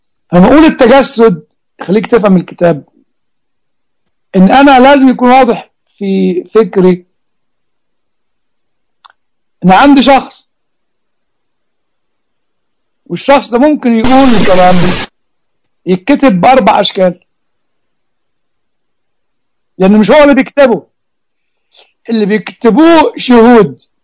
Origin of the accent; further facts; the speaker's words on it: Egypt; طيب ذا الفيش والتشبيه عندنا في مصر